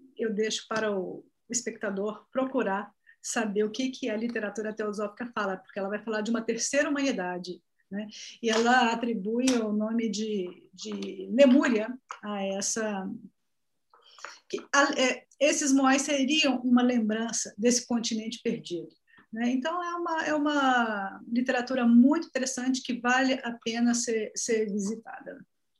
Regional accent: Brasília, Federal District, Brazil; Bom, eu sou de Brasília, você está em Brasília

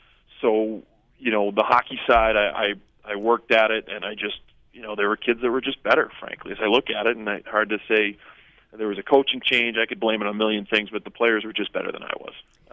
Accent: Boston, Massachusetts, United States; I know, again, when we were growing up in Boston, it's different because you didn't travel more than 20 minutes to play a game.

